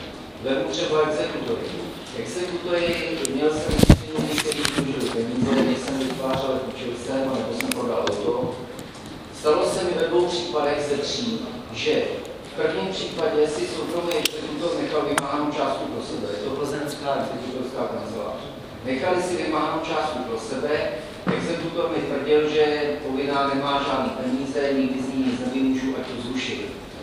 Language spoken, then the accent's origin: Czech; Karlovy Vary, Karlovy Vary Region, Czechia; jsem z Karlovy Varu, žil tam celý život a prostě některé věci jsou různé